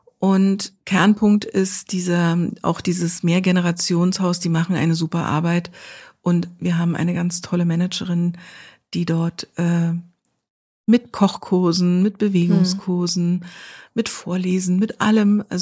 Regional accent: Berlin, Germany; now in Mecklenburg-Western Pomerania, Germany; Ich bin Berlinerin. Und bin vor 10 Jahren dann allerdings nach Mecklenburg-Vorpommern gezogen mit meinem Mann.

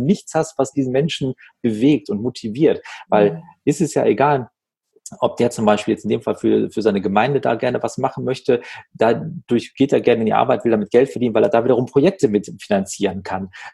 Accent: Wuppertal, North Rhine-Westphalia, Germany; born or raised there

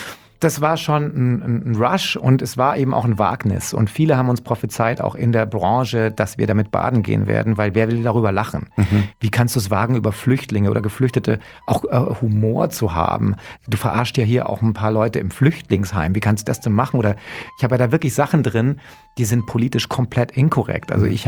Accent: Munich, Bavaria, Germany; und ich bin Münchner

